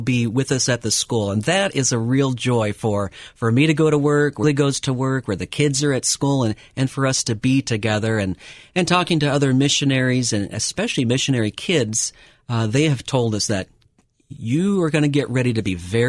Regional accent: Texas, United States; And I'm from Texas, and when I fly back home, that's one of the first things I do when I get off the plane.

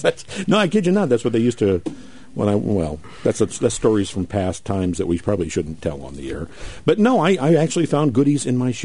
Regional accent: Creve Coeur, Missouri, United States; So did I. I grew up out Creve Coeur Way, yeah.

